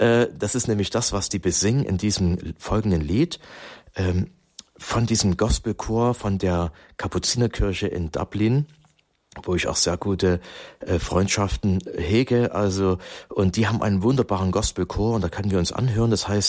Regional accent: Germany; Und so sind wir Deutsche bekannt

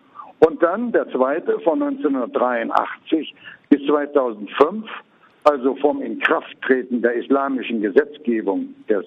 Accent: Leer, Unity, South Sudan; in einer extrem ländlichen Region wie bei uns in Lea

